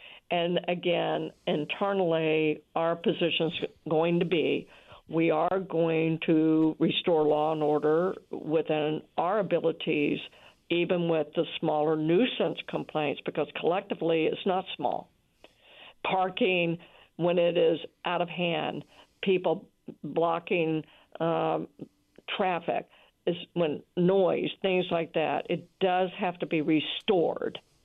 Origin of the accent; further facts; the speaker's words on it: Memphis, Tennessee, United States; now in New Orleans, United States; I grew up in Memphis, Tennessee, and y'all was a part of our terminology there.